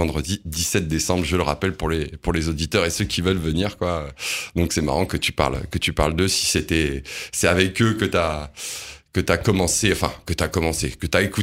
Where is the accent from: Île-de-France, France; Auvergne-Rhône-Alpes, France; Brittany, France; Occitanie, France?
Occitanie, France; t'es de chez nous aussi. Hein, CFM, on est du Tarn